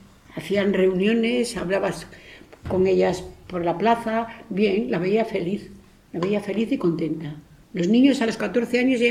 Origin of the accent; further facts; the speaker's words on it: Castile and León, Spain; born there; Nací en un pueblecito de la comarca del Bierzo, en la provincia de León. Un pueblecito pequeño, pero muy bonito y acogedor, muy pintoresco, con paisajes preciosos.